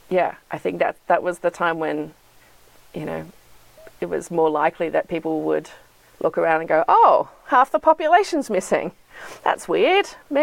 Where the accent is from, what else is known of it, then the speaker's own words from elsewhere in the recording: Sydney, New South Wales, Australia; So I grew up in Sydney, and in this part of Sydney, we sort of identify ourselves by our closest beach. So I would say I'm from Manly, which is, you know, Manly Beach, which is just down the road.